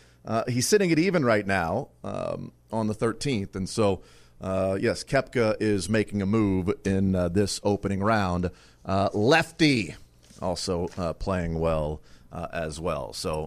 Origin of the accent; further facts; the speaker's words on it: Kentucky, United States; Not from Louisville, I'm from Oldham.